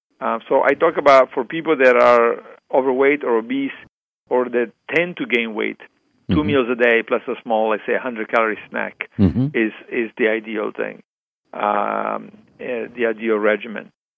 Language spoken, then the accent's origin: English; Italy; you know, I'm from Italy